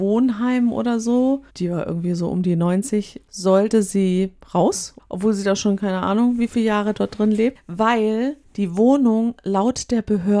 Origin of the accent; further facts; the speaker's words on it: Germany; Im Klagen sind wir Deutsche, glaube ich, relativ hoch.